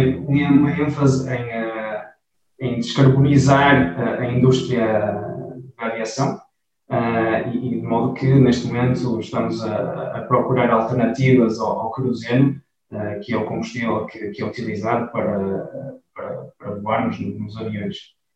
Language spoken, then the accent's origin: Portuguese; Braga, Norte, Portugal; o meu percurso começou em Braga, porque sou natural de Braga, então fiz todos os meus estudos em Braga